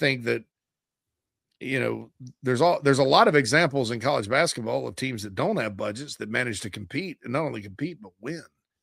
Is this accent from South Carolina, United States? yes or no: yes; Spartanburg, South Carolina, United States; I really am proud of my hometown.